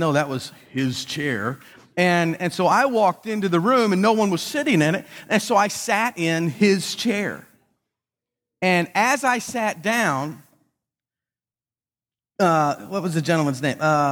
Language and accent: English; Buffalo, New York, United States; I grew up in Buffalo, so I married a good Southern girl and then saved her from up north.